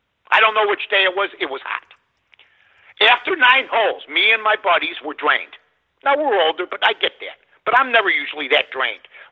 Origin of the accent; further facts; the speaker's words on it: Illinois, United States; there's other states that are going to lag behind Illinois. So I don't want to take a slap at my home state, you know.